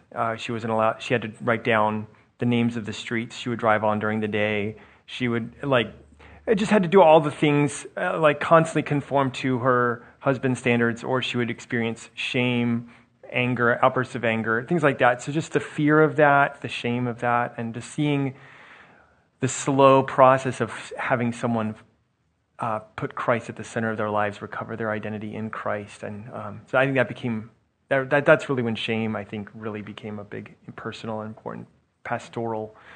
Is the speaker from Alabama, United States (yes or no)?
yes; Alabama, United States; So I grew up in Alabama as a PK